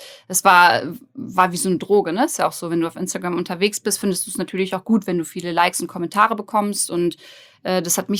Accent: Braunschweig, Lower Saxony, Germany; Boah, also ich komme aus Braunschweig, bin 29 Jahre alt

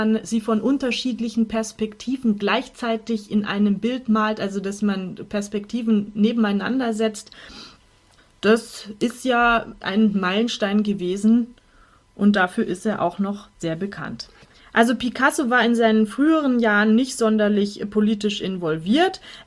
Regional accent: Munich, Bavaria, Germany; Was uns als Münchner ja besonders interessiert

